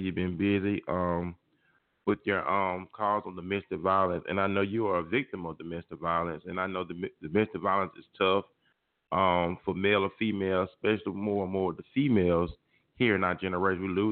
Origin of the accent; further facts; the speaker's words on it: Mobile, Alabama, United States; Broadcast to you again live from my hometown of the city of Mobile, Alabama.